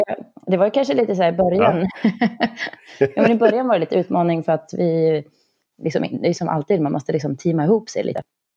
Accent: Ludvika, Dalarna County, Sweden; now in Västerås, Sweden; Ja, absolut. Jag är uppväxt i Ludvika.

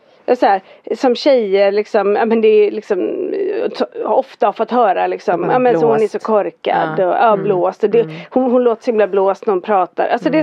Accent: Fjällbacka, Västra Götaland County, Sweden; i och med att jag är från Fjällbacka då.

